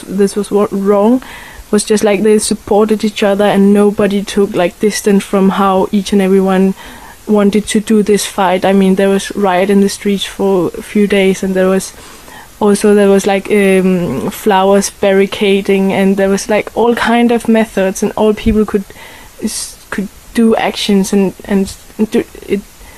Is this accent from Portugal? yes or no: no; Copenhagen, Capital Region, Denmark; It's just I'm coming from Copenhagen